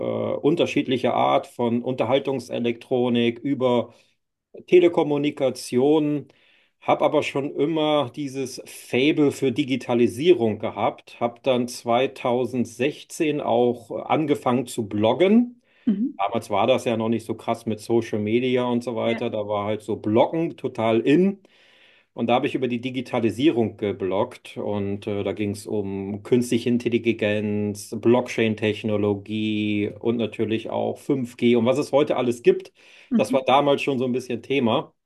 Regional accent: Northern Germany, Germany; born there; Komme gebürtig aus Norddeutschland, habe dort eine ganz normale Ausbildung gemacht zum Einzelhandelskaufmann bei Edeka.

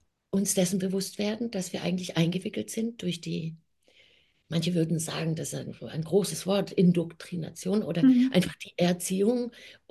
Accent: Germany; moved away; Und ich bin in Deutschland geboren und dort auch aufgewachsen und bin dann sehr früh von Deutschland weg

